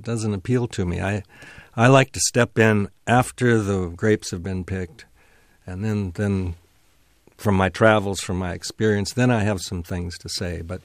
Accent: San Luis Obispo, California, United States; I was raised in San Luis Obispo, and in those days there were no vineyards there to speak of.

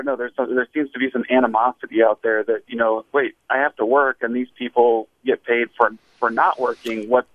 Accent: California, United States; now in Los Angeles, United States; I grew up in Northern California, and I have a lot of friends whose families were rice farmers.

